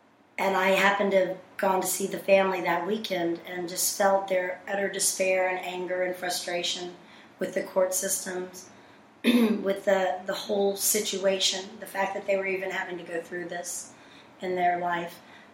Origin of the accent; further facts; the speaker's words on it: Houston, Texas, United States; Hi, this is … I'm from Houston, Texas, and I have a foundation there called Not On Our Watch, America Foundation